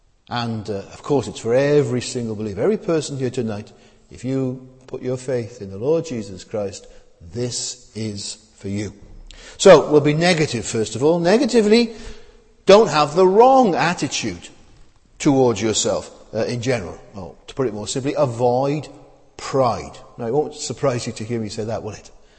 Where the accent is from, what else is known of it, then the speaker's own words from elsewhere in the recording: Cwmbran, Wales, United Kingdom; When I was growing up in Cwmbran, we lived next door to an older man and his wife.